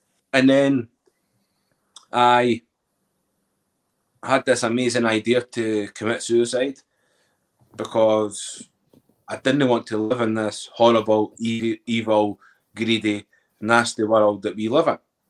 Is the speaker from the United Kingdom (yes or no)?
yes; Edinburgh, Scotland, United Kingdom; accent: Scottish; Yeah, so I'm from Edinburgh. You can probably tell by the Scottish accent.